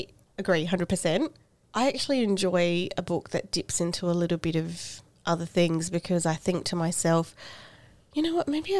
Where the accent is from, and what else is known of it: Australia; born or raised there